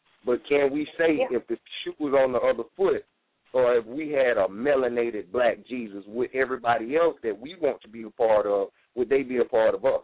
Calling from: South Carolina, United States; I'm calling from South Carolina, my brother.

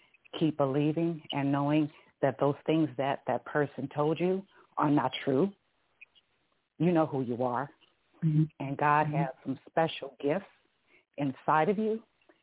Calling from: California, United States; Hi, I'm calling from California.

